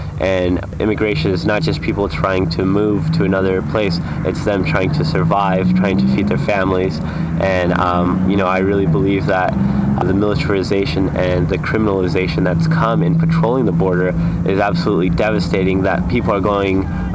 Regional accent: Los Angeles, California, United States; originally I'm from Los Angeles.

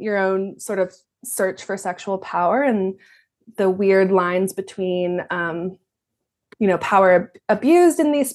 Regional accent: Oakland, California, United States; Yeah. So I grew up in Oakland, California.

